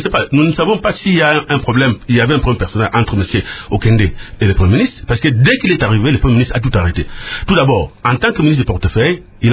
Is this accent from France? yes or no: no; DR Congo; nous nous disons quand même nous aussi que nous sommes des Congolais.